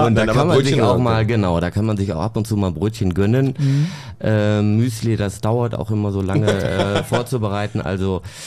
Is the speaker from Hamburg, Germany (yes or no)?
no; Bottrop, North Rhine-Westphalia, Germany; Ich bin ja in Bottrop aufgewachsen und in einer Mietwohnung.